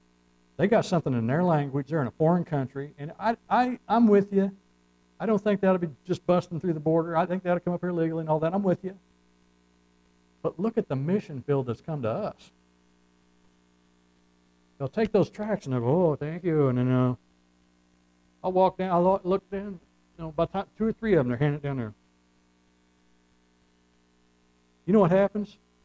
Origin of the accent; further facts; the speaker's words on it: United States; And I'm with you. I'm American.